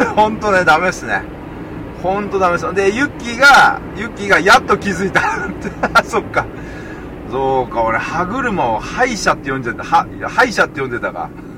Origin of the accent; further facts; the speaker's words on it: Kansai, Japan; は関西人なんで、